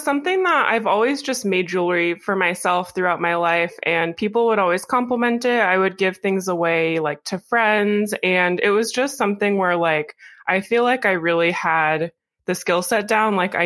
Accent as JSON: {"language": "English", "region": "Alaska", "country": "United States", "tie": "born or raised there", "said": "I was born and raised in Alaska. So this is like just part of my lifestyle at this point."}